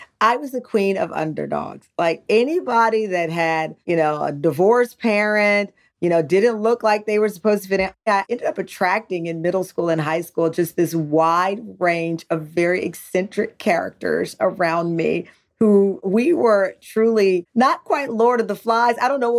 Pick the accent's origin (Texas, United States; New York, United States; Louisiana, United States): Texas, United States; His name was, because we're from Texas, his name was Booker T.